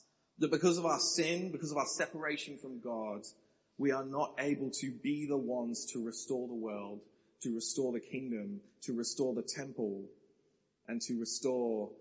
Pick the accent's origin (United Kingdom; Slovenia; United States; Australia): Australia; the election happening in my home country of Australia.